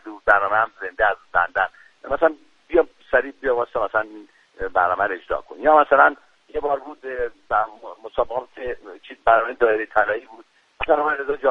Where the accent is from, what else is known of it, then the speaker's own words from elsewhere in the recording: Iran; به عنوان یه ایرانی، به عنوان یه هموطن،